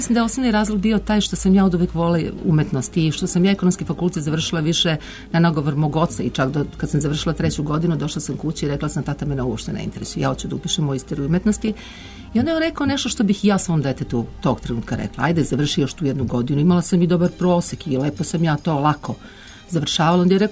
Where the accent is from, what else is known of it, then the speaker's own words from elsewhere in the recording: Belgrade, Serbia; kao Beograđanka